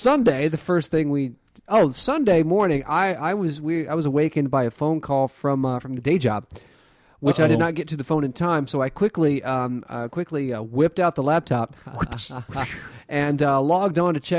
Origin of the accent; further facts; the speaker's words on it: the South, United States; I'm also from the South.